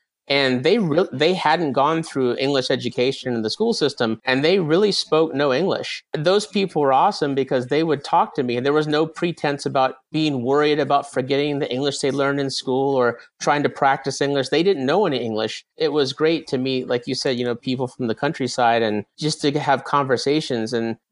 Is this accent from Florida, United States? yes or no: yes; Orlando, Florida, United States; I grew up in Orlando, Florida, mainly from kindergarten forward. I had never really lived in a cold climate.